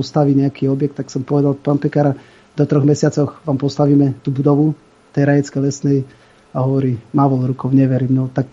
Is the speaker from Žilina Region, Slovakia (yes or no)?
yes; Staškov, Žilina Region, Slovakia; narodil som sa na Horných Kysuciach v obci Staškov, odkiaľ pochádza aj môj sused Jožko Kroner